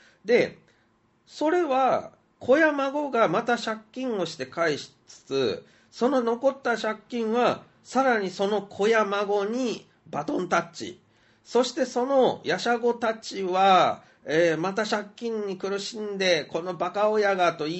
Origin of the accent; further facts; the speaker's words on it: Kansai, Japan; やっぱ関西人なので、その、大真面目じゃないんだよねっていうところはお許しください。